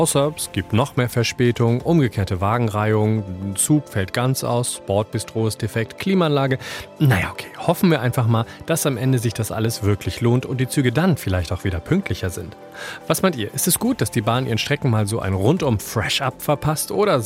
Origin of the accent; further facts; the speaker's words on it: Hamburg, Germany; als Hamburger, der gerne mal hier abhaut